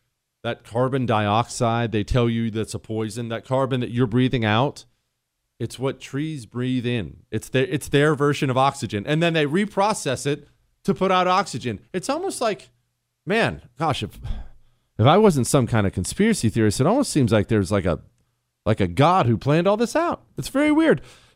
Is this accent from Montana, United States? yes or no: yes; Bozeman, Montana, United States; I grew up in Bozeman, Montana. You've never heard of it. I think it was 30,000 people when I grew up there, 35,000 people.